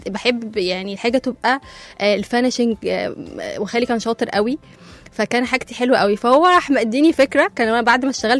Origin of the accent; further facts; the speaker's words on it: Zagazig, Sharqia Governorate, Egypt; انا اصلا من الزقازيق.